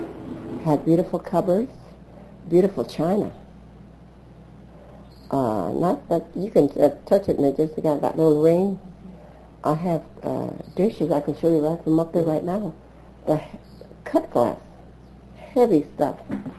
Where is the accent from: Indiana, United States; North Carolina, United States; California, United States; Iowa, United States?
California, United States; I said, no, I'm from California.